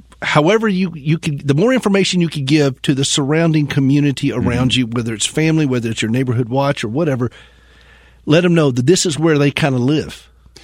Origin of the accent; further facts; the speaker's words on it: Greenville, South Carolina, United States; shout-out to the folks again in Greenville, South Carolina, 92.9. Now, why is that important? Well, that's my hometown.